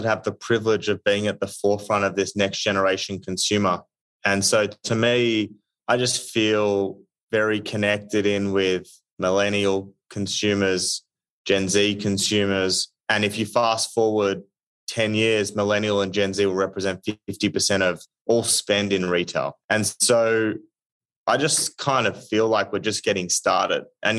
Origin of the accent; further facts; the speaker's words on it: Australia; now in United States; And I think actually like being Australian, you know, like I got here to America